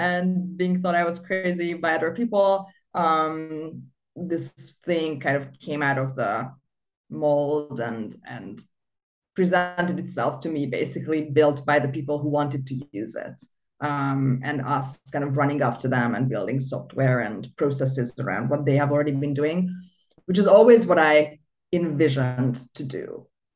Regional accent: Budapest, Hungary; My background, so I'm originally Hungarian. I grew up in Budapest, which is the capital of Hungary. It's a very nice Central Eastern European city with a lot of 19th century and early 20th century buildings and art.

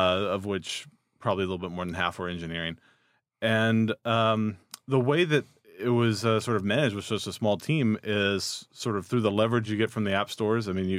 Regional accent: Texas, United States; Not originally from Austin. I'm originally from Texas, though. I moved here, went to school here in Austin.

